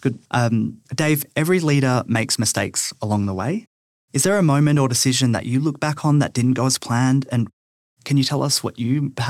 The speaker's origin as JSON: {"language": "English", "country": "Australia", "tie": "born there", "said": "I was born in Australia. My mum was born in Singapore. My dad was born in England."}